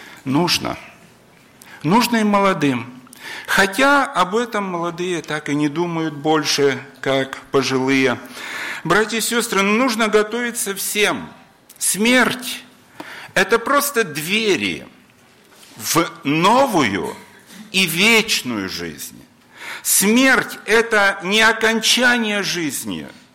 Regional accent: Belgorod, Belgorod Oblast, Russia; я из Белгорода, несу служение в одной из белгородских церквей.

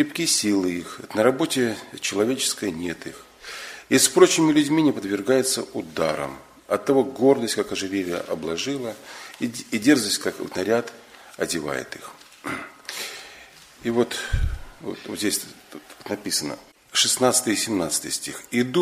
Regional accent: Belarus; и я сам из Беларуси, я уже вот говорил вам, я учился в Гомеле

